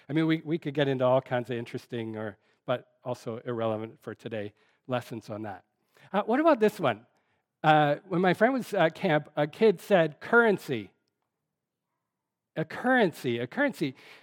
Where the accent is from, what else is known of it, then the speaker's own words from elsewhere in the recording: Canada; I don't know if it's just like me as a Canadian